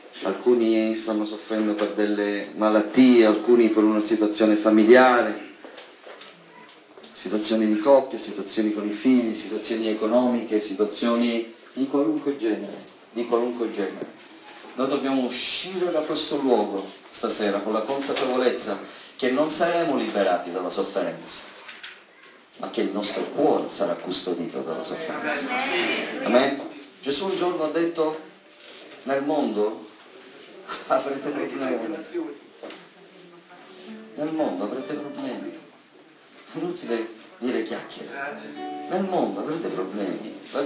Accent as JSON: {"language": "Italian", "region": "Sicily", "country": "Italy", "said": "Io vengo dalla Sicilia, so di cosa parlo"}